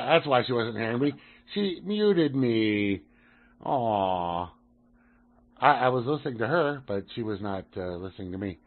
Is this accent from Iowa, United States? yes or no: no; California, United States; I've been through tons of them. Yeah, growing up in California, you know.